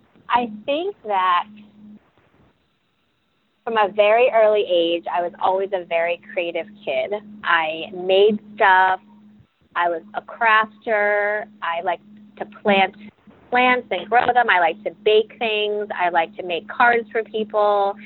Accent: Pennsylvania, United States; Well, my parents are immigrants from Thailand, and I was born in the States, but they came here with no money and started their own business. They started a Thai restaurant in the Philadelphia area.

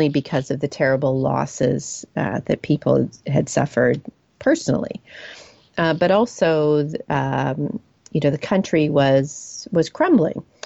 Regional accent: Canada; that's me as a Canadian. You know, the Queen is our head of state in Canada, as she is in Britain.

